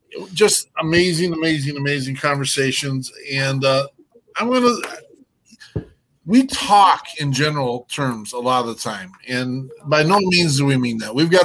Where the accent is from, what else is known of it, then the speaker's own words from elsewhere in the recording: Cody, Wyoming, United States; This comes from my hometown of Cody, Wyoming.